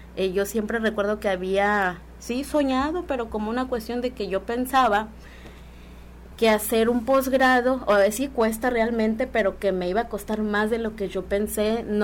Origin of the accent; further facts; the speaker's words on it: Oaxaca, Mexico; first language Mixtec; Spanish is a second language; fue en mi lengua materna, que es el mixteco alto de Oaxaca.